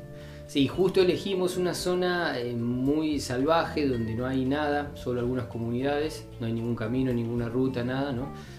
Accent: Argentina; como somos argentinos y estamos, digamos, acostumbrados a por ahí este tipo de cosas y hablamos el idioma

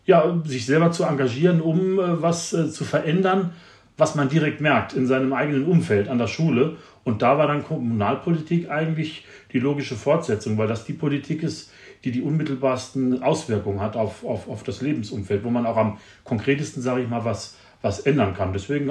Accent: Saarland, Germany; now in Marburg, Germany; ursprünglich komme ich aus dem Saarland.

